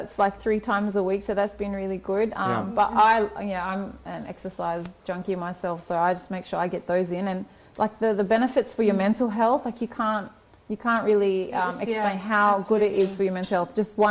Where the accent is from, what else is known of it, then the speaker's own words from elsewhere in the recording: Australia; my sense of identity as a woman, as an Australian, as a Muslim, my cultural identity